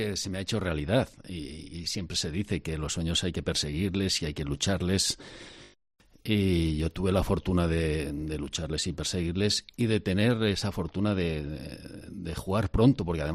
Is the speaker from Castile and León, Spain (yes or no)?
yes; Valladolid, Castile and León, Spain; Yo nazco en... dio a luz mi madre en el Pinar de Antequera, pero a los 7 años nos fuimos al polígono 25 años de paz, que ahora ya no existe, está integrado dentro de lo que es la Rondilla, Leones de Castilla, Barrio España y Santa Clara.